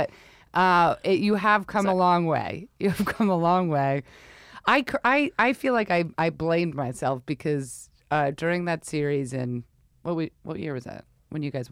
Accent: New York, United States; also born or lived in Connecticut / Rhode Island; So we always joke around because I'm from New York, then I lived in Connecticut, and I lived in Western Connecticut, so it was all New York channels.

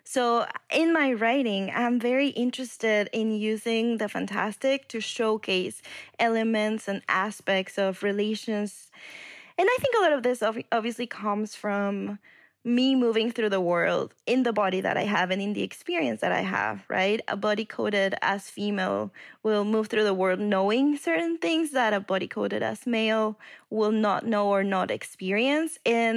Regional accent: Mexico; English is a second language; moved away as an adult; now in United States; I grew up in Mexico. And for the first, 23, 24 years of my life, I lived in Mexico. And then I moved to the U.S. to pursue graduate education in creative writing.

